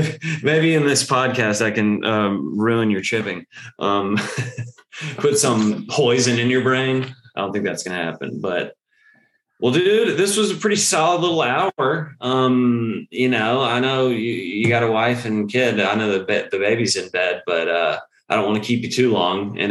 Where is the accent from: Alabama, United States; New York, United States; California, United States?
Alabama, United States; because like I'm from Bama. Not that I have like a redneck accent or anything